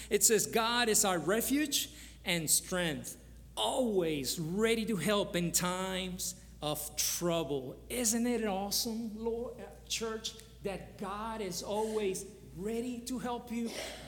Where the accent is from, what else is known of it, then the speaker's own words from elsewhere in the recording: Louisiana, United States; also born or lived in Nicaragua / New Orleans; Well, I was born in Nicaragua, but I was raised in Louisiana. And I lived many years in New Orleans, you know, hence my funny, interesting accent, you know.